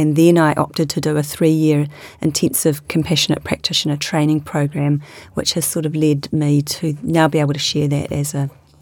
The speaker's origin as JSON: {"language": "English", "town": "Havelock North", "region": "Hawke's Bay", "country": "New Zealand", "tie": "born or raised there", "said": "I was brought up in Havelock North"}